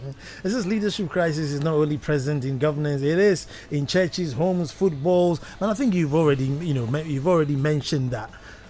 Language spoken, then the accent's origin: English; Akropong, Eastern Region, Ghana; From Chebi, Akropong.